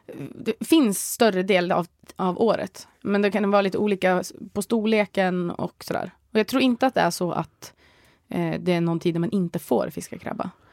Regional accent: Bergslagen, Sweden; Jag kommer ju liksom från inlandet, jag kommer liksom från Bergslagen. Det var ju i princip ingen som hade en segelbåt där.

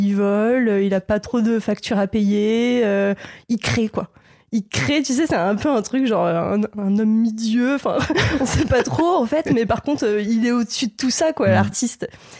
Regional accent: Lille, Hauts-de-France, France; J'adore venir de Lille. J'adore habiter à Lille. Du coup, je serais fière de dire que je suis lilloise et voilà.

